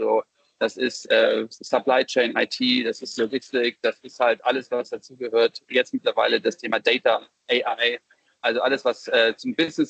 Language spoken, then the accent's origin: German; Hamburg, Germany; Ich bin eigentlich Hamburger Jung, dort groß geworden, aufgewachsen, studiert.